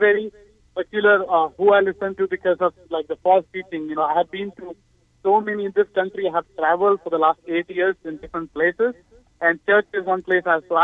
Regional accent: India; I mean, I'm from India. My background is kind of thing that we believe, you know, like that we have a Jewish ancestor

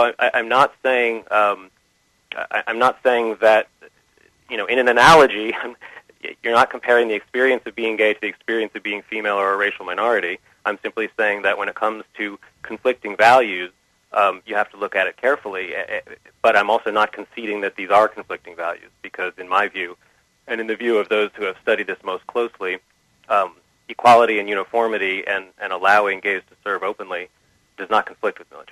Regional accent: United States; I am an American. I am an American who believes we need a strong military

